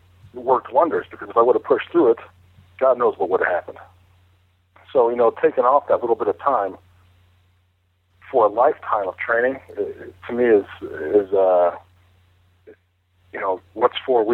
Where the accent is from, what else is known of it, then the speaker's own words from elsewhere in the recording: Chicago, Illinois, United States; I grew up in the Chicago area.